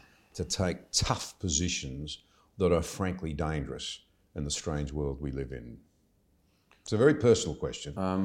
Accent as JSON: {"language": "English", "country": "Australia", "said": "I'm pretty proud of that as an Australian."}